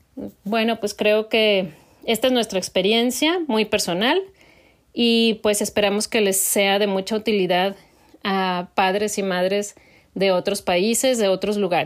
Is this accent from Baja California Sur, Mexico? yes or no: yes; La Paz, Baja California Sur, Mexico; soy mamá de … somos de La Paz, Baja California Sur, México.